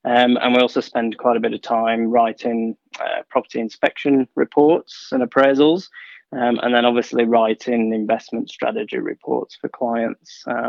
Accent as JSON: {"language": "English", "region": "England", "country": "United Kingdom", "tie": "born or raised there", "moved": "as an adult", "said": "So I went to primary and high school in my hometown, and then I studied architectural engineering at Leeds University."}